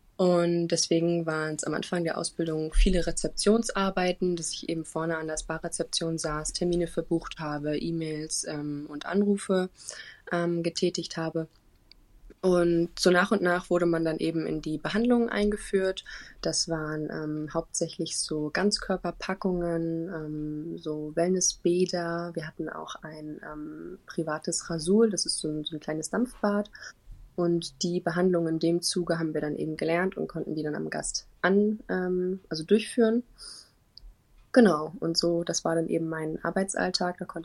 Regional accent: Heringsdorf, Mecklenburg-Vorpommern, Germany; Ich bin 23 Jahre alt und ich komme aus Heringsdorf. Das liegt auf der Insel Usedom in Mecklenburg-Vorpommern.

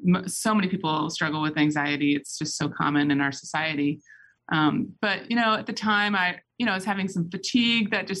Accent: New Orleans, Louisiana, United States; I grew up in Louisiana in New Orleans.

